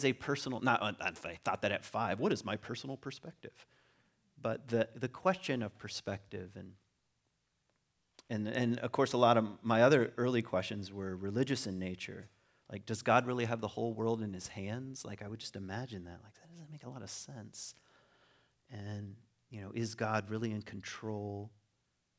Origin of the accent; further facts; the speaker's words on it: Virginia, United States; Because I'm not from West Michigan, so I'm from Virginia, where maybe some hatred was more permissible.